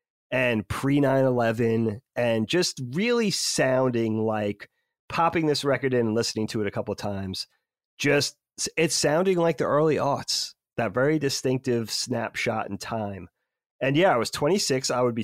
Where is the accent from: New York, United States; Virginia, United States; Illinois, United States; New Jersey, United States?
New York, United States; And, you know, we grew up in New York, so we had Hot 97